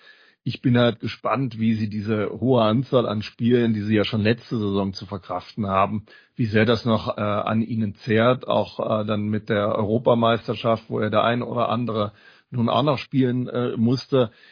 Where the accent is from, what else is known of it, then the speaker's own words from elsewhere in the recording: Cologne, North Rhine-Westphalia, Germany; Da guckt man ja als Kölner auch nicht so gerne hin